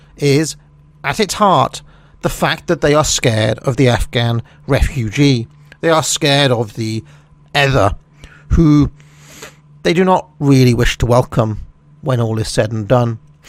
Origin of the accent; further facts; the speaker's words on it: Wales, United Kingdom; if someone who was born and brought up in Wales, who grew up in the cultural quagmire of the 1980s and 1990s